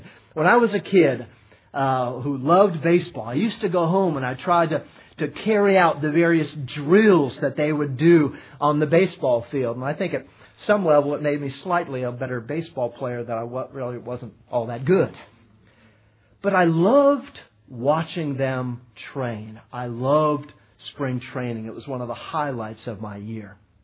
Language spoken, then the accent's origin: English; St. Petersburg, Florida, United States; It was paved when I was a boy growing up in St. Petersburg, Florida.